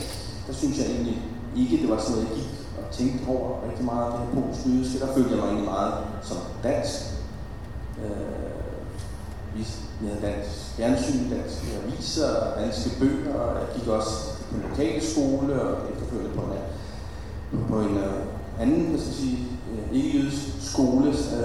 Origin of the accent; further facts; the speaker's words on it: Hvidovre, Capital Region of Denmark, Denmark; Og jeg voksede op i Hvidovre uden for København